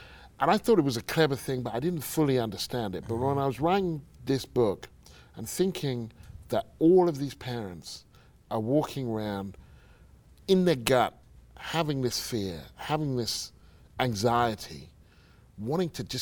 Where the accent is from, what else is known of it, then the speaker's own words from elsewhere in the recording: United Kingdom; also born or lived in United States; Now, I'm British, but I lived in America. I covered this country for 12 years.